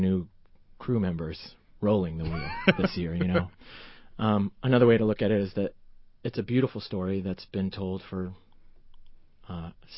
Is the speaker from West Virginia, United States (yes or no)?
no; Cleveland, Ohio, United States; also born or lived in New York City; I grew up in Cleveland, Ohio